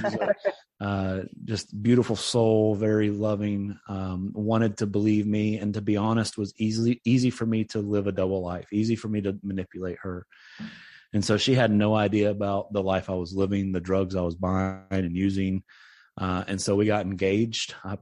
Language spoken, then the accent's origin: English; Tennessee, United States; But I grew up in East Tennessee, which is about 2.5-3 hours away from Middle Tennessee, where I am now, where the ministry is.